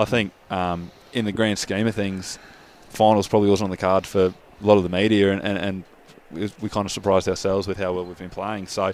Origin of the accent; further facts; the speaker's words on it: Brisbane, Queensland, Australia; No, I'm from Brisbane.